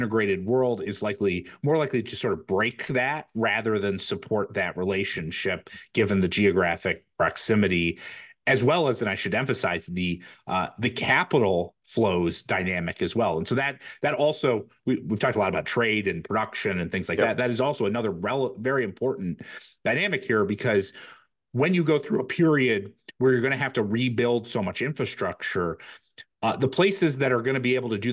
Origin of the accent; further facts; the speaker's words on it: Detroit, Michigan, United States; I'm reminded as a kid growing up in Detroit right around 1990